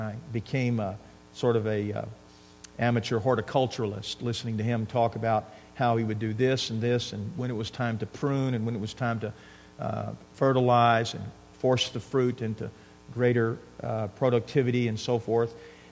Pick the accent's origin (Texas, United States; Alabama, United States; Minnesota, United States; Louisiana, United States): Texas, United States; I grew up in South Texas on the coast. My maternal grandfather was a game warden.